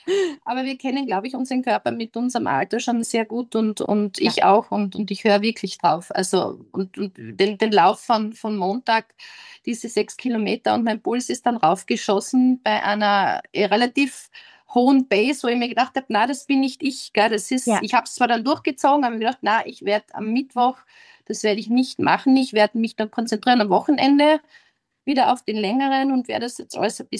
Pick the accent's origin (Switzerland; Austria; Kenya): Austria; Wolfsberg, Carinthia; ich bin ja aus Wolfsberg